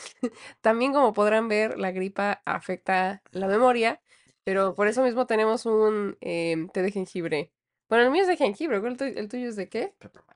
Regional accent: Mexico; muy alejado a la realidad con la que yo crecí en México

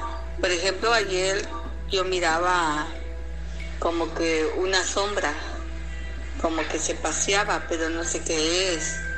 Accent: Tapachula, Chiapas, Mexico; Soy de Tapachula, Chiapas.

